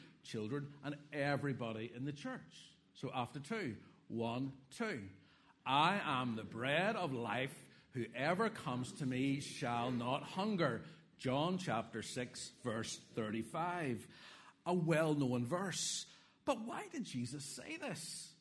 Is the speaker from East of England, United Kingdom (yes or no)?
no; Ballymena, Northern Ireland, United Kingdom; although we both live in Riff Island, I'm from Ballymena